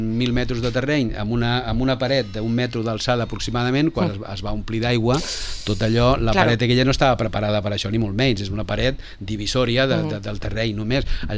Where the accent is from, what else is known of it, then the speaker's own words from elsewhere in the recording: Barcelona, Catalonia, Spain; now in Vila-real, Spain; I vaig venir de Barcelona. Amb el bé que estava jo a Barcelona, i vaig venir aquí a complicar-me la vida.